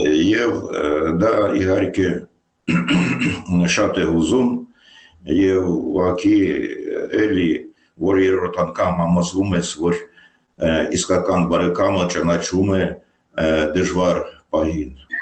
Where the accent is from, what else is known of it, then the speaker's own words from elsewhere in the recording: Mariupol, Donetsk Oblast, Ukraine; իսկ Մարիուպոլի դա որ քաղաքն է, ես իմ մանկության մի մասը անցկացրել եմ այնտեղ, գիտեմ ինչ սիրուն քաղաքը